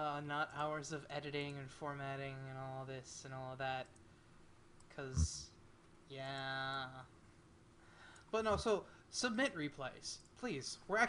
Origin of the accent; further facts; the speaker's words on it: North Dakota, United States; I mean, I'm not racist, but I'm from North Dakota, so it's kind of the same thing.